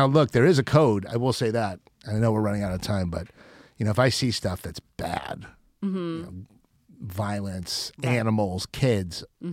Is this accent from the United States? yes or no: yes; Cleveland, Ohio, United States; But we're both from Cleveland, so like we have like this Midwestern common sense thing